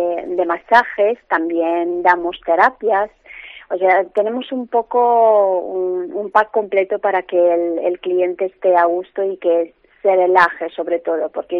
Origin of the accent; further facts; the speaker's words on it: Barcelona, Catalonia, Spain; venimos de Barcelona, por lo tanto no sabíamos mucho de la zona.